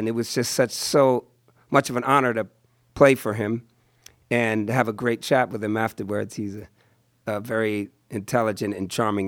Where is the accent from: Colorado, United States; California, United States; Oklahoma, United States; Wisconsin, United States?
California, United States; Oakland; in Oakland, my hometown